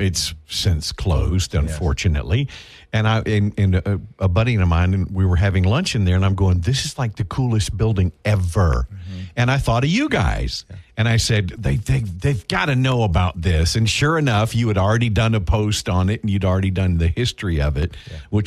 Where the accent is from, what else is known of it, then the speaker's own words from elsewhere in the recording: Shreveport, Louisiana, United States; born there; Because I was born in Shreveport, but my mom was an Air Force brat born in Columbus, Ohio.